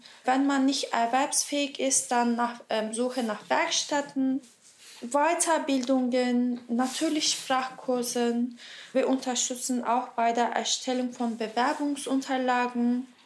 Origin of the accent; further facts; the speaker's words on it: Turkey; German is a second language; moved away as an adult; now in Berlin, Germany; Ich komme aus der Türkei und dann wohne in Berlin seit 5-6 Jahren. Ich habe in der Türkei Politik studiert, Politikwissenschaften.